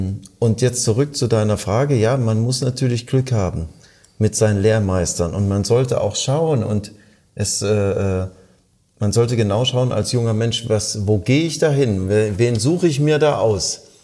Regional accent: Halle, Saxony-Anhalt, Germany; born there; now in Baden-Baden, Germany

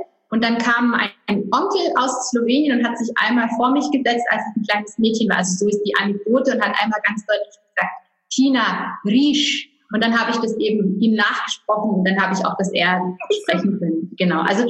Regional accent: Stuttgart, Baden-Württemberg, Germany; Ja, meine Eltern sind nach ihrem Studium nach Deutschland gekommen. Ich bin hier in Stuttgart geboren und aufgewachsen und auch zweisprachig. Genau, das ist so mein Sprachenhintergrund.

